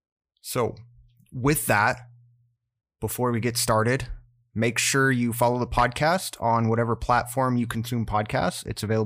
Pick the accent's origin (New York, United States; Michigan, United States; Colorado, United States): Colorado, United States; Denver; Coming from a heavily partisan area like Colorado, you know, growing up around Denver, to find out that it was, and learn about what unicameral is, that was fascinating.